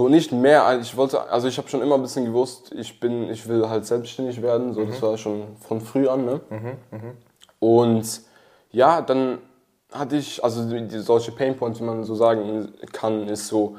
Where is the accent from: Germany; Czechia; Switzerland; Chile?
Switzerland; Ich bin aus der Schweiz, bin 21